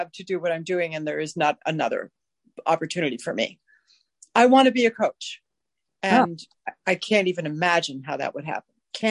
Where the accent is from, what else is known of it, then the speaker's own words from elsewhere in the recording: New York, United States; now in Maine, United States; I'm sitting in the mid-coast of Maine. The ocean is about 300 feet that way in a tiny little house. From born and raised on Long Island in New York. I've been moving all my life